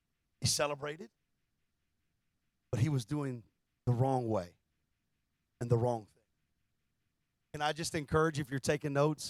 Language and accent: English; Texas, United States; We're from Texas. We don't like the Sooners.